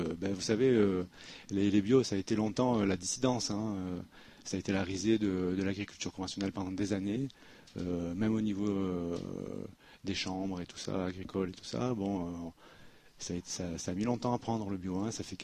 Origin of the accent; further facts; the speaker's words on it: Monaco; j'ai grandi à Monaco, donc je connais pas mal de monde